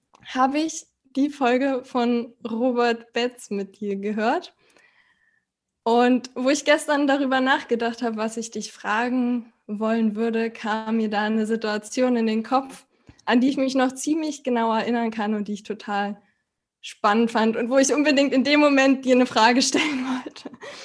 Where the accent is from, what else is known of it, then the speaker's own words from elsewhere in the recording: Berlin, Germany; Ich komme aus Berlin und bin noch 31 in 2,5 Wochen, 32